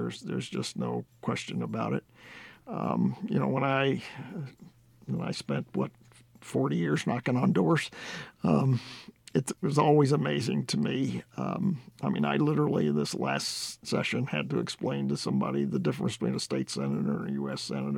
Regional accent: Wisconsin, United States; I grew up in Wisconsin. Wisconsin went for Trump at the end, albeit by a handful of votes

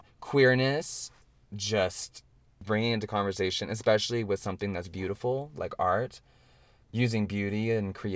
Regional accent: United States; I'm Haitian and I'm also American.

